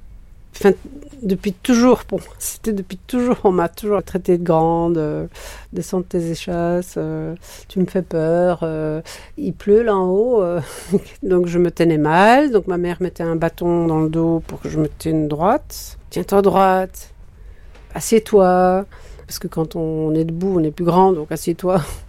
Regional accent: Antwerp, Flanders, Belgium; now in Paris, France; j'habite à Paris, donc j'ai 60 ans, j'ai grandi en Belgique, dans le Nord, à Anvers. Je suis la plus jeune de 5 enfants, la plus jeune mais la plus grande. Une famille bourgeoise, catholique

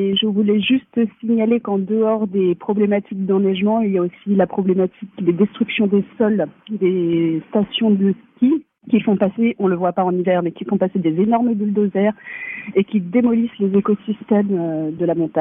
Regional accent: Auvergne-Rhône-Alpes, France; now in Martinique; j'habite en Martinique mais je viens de Savoie

